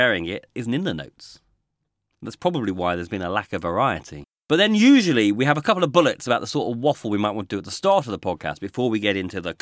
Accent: United Kingdom; Hence us reverting to the weather, because we're British.

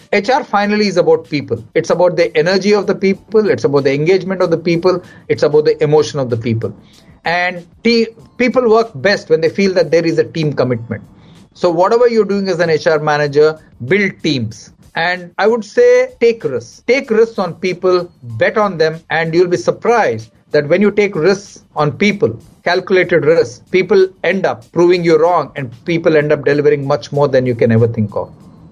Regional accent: Bengaluru, Karnataka, India; Bangalore any day because that's my hometown.

